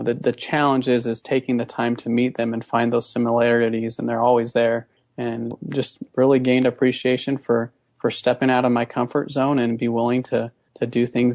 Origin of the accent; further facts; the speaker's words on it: Mexico; also born or lived in United States / Austria; born in the United States, but my life and my family, we journeyed internationally, and I grew up in Mexico and Austria and spent the majority of my time in a culture not of my own.